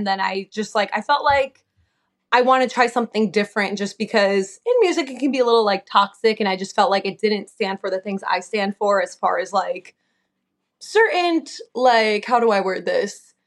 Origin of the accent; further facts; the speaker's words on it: New Jersey, United States; So, I mean, I'm from Jersey, like born and raised, and I move around a lot.